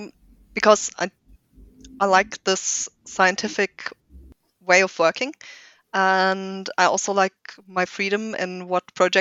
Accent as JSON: {"language": "English", "town": "Munich", "region": "Bavaria", "country": "Germany", "tie": "born or raised there", "also_born_or_lived": "Heidelberg", "said": "I was born and raised in Munich, then went to Heidelberg for studying, and now I came back for my PhD. I haven't gone very far in the world."}